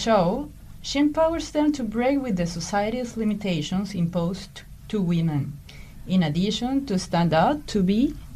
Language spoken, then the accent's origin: English; Venezuela; moved away as an adult; I was born and raised in Venezuela